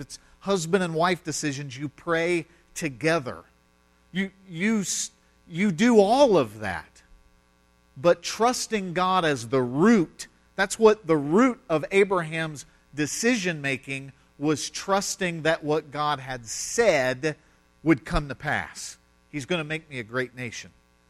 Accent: United States; I grew up in America where even the heathens could tell you about Noah and the ark.

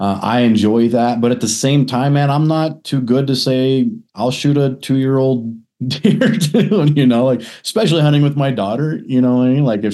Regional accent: Nebraska, United States; Yeah. Yeah, because and I've called a little bit growing up in Nebraska.

